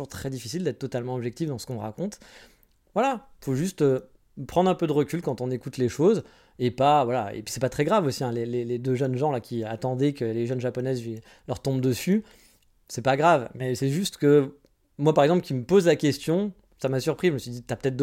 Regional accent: France; je suis français

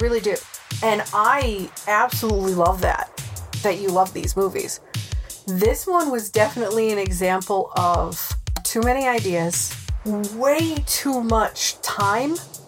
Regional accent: Rhode Island, United States; accent: Rhode Island; Because I worked in customer service for 20 plus years, I've lost my Rhode Island accent. It comes out when I'm angry.

